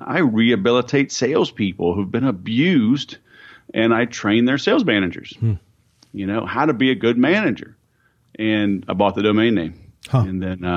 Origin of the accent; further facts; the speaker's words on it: Louisiana, United States; I'm originally from Louisiana, and it was called Southern Social Media.